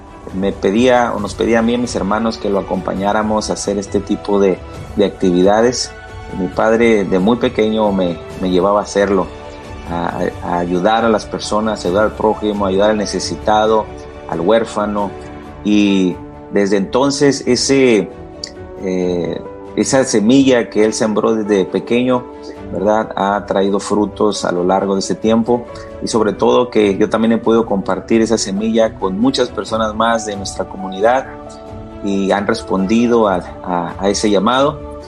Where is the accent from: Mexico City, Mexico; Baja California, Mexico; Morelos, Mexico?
Baja California, Mexico; Mexicali; tengo 40 años y soy de Mexicali, Baja California.